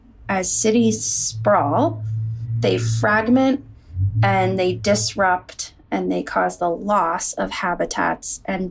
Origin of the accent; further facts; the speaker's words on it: New York, United States; A couple really big things happened in my journey as a New Yorker, as a person in the world, and as an American